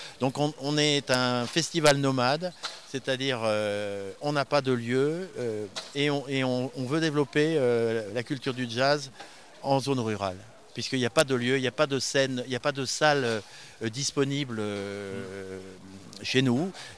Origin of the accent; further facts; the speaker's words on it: Grand Est, France; Moi, je suis alsacien d'origine, alors je suis un peu comme je veux.